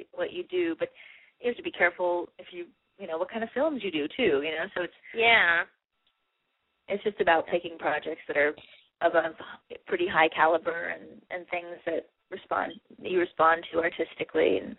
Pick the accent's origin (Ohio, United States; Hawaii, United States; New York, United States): Hawaii, United States; I grew up in Hawaii.